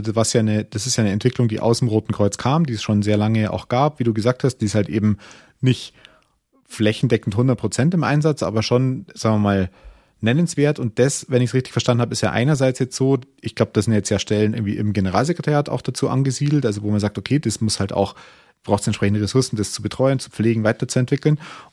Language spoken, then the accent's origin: German; Bavaria, Germany; Ich komme ja aus Bayern